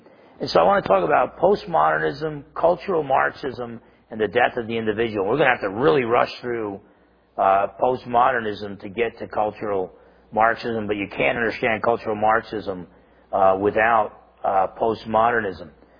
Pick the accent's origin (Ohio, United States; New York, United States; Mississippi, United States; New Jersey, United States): New Jersey, United States; not just because I'm half Italian and I'm from New Jersey, that I tend to be pessimistic.